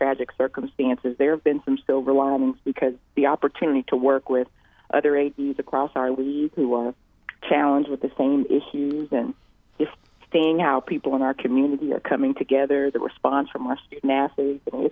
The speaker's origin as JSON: {"language": "English", "town": "Madison", "region": "Alabama", "country": "United States", "said": "And I say, \"Oh, I'm from the Huntsville area. I'm from Madison.\" I'm really proud of that."}